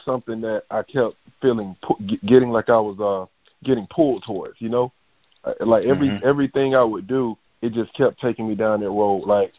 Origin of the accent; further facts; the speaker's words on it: Tallahassee, Florida, United States; I'm from Tallahassee. Went to FAMU, as you know, ex-athlete.